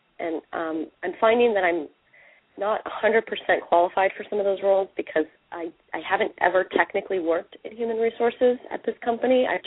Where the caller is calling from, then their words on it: Santa Cruz, California, United States; I'm calling from Santa Cruz, California.